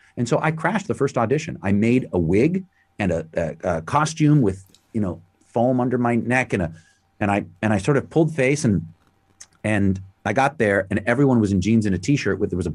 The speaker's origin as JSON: {"language": "English", "town": "Toronto", "region": "Ontario", "country": "Canada", "tie": "born or raised there", "said": "I grew up in Toronto."}